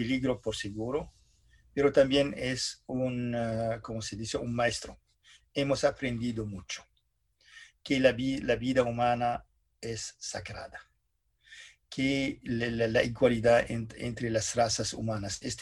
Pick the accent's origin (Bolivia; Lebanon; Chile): Lebanon; now in Montreal, Canada; si voy a regresar a mi pueblo, en el Líbano. Mi pueblo en el Líbano no es el mismo que yo he quitado 40 años antes.